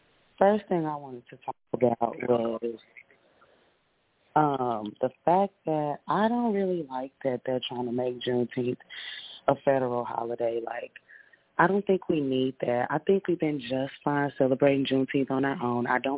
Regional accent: Texas, United States; now in Dallas, United States; No, I'm from East Texas. Actually, I live in Dallas now. I'm from East Texas, and I'm.

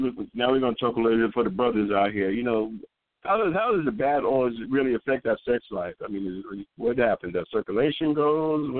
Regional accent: New York, United States; I know I'm originally from New York.

